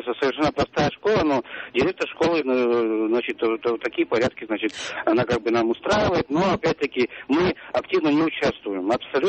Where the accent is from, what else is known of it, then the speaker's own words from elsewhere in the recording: Zelenograd, Moscow, Russia; Я из Зеленограда.